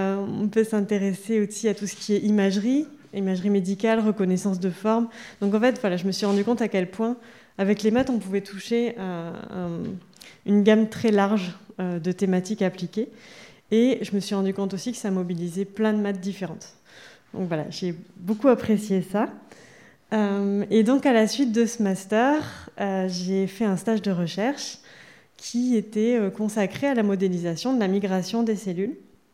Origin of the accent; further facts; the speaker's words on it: Nouvelle-Aquitaine, France; Donc moi je viens du Pays Basque, comme on le voit dans mon nom. J'ai fait mon lycée à Bayonne